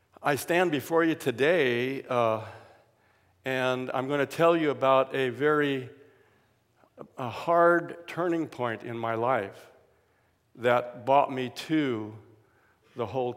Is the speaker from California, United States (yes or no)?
yes; Mountain View, California, United States; born there; But I was born over in the Mountain View area. You know where Moffett Field is? My family used to farm that ground where Moffett Field, between Moffett Field and Lockheed.